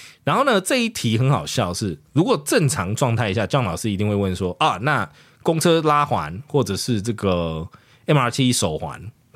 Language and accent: Chinese; Taiwan; 没错，我们台湾人对投资理财很强